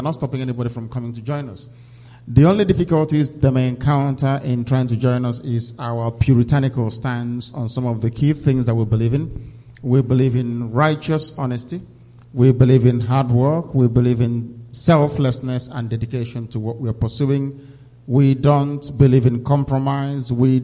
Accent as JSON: {"language": "English", "town": "Ibeku", "region": "Abia", "country": "Nigeria", "moved": "as an adult", "lives_now": "England", "said": "I'm from Isiama Faruku in Ibeku."}